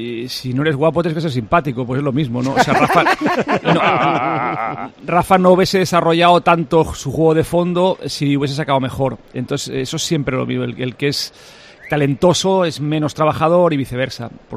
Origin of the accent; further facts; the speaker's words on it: Galicia, Spain; en eso soy muy gallego, ¿no?